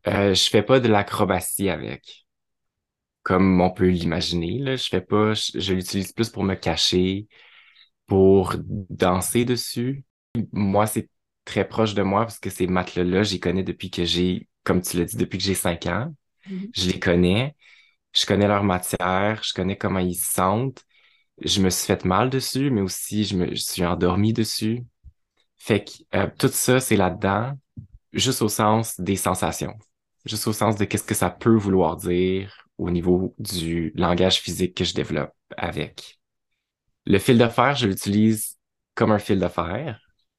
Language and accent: French; Gatineau, Quebec, Canada; ma ville natale, Gatineau. Puis de grandir dans une ville de banlieue, être comme dans une famille comme moyenne bourgeoise blanche